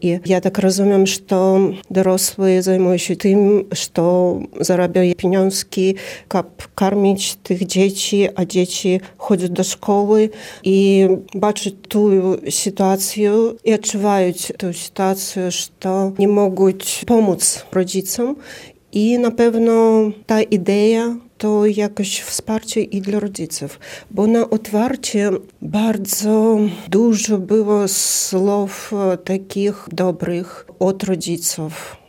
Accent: Brest, Brest Region, Belarus; now in Białystok, Poland; Przed wyjazdem miałam duży klub w centrum Brześcia, bo pochodzę z Brześcia

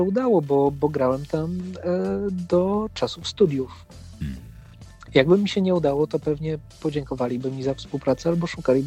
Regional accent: Sejny, Podlaskie Voivodeship, Poland; Tak, wszyscy jesteśmy z Sejn, wszyscy spotkaliśmy się w Warszawie.

